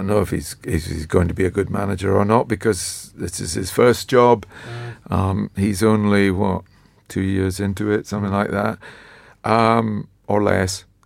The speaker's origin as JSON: {"language": "English", "town": "Dundee", "region": "Scotland", "country": "United Kingdom", "tie": "born or raised there", "said": "Was my hometown. So I grew up in Dundee"}